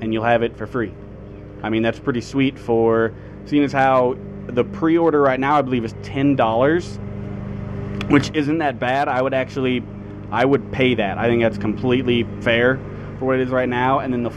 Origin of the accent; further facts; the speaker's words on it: Missouri, United States; Dude, we're from Missouri.